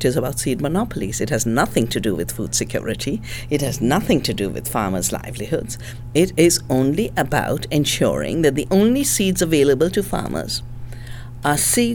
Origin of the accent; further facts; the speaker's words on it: the Himalaya, India; I'm from the Himalaya.